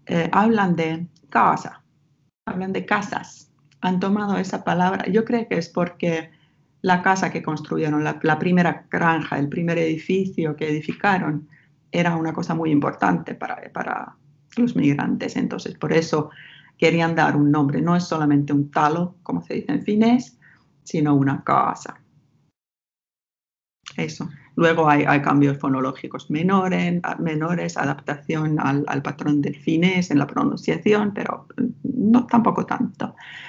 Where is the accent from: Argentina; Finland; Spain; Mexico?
Finland; Ostrobothnia; accent: Ostrobothnian dialect; Spanish is a second language; Y dije, ¿cómo puede ser que este señor que nunca ha pisado el suelo finlandés hable mi dialecto?